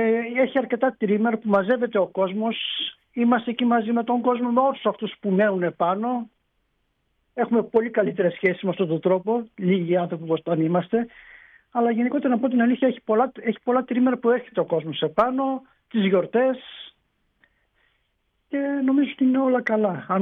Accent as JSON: {"language": "Greek", "town": "Serres", "region": "Central Macedonia", "country": "Greece", "said": "Εγώ έχω καταγωγή από Σέρες, είμαι από αρκετά μακριά."}